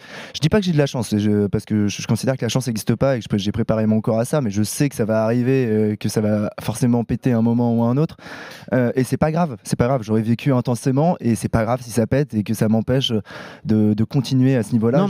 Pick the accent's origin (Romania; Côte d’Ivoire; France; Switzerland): France; Paris, Île-de-France; C'est quand même un des rares trails qui se passe chez moi à Paris.